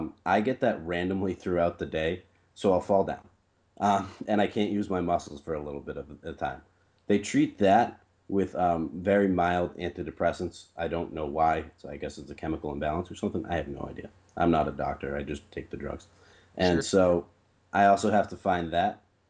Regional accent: Boston, Massachusetts, United States; Yeah, I was born right outside Boston. I moved to New York for a semester and came back to live right outside the city for the rest of my 24 years.

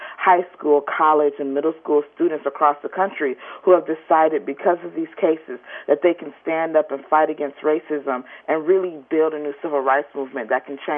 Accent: Detroit, Michigan, United States; I'm from Detroit. I went to high school in Detroit, and the schools in the city of Detroit are just not the same.

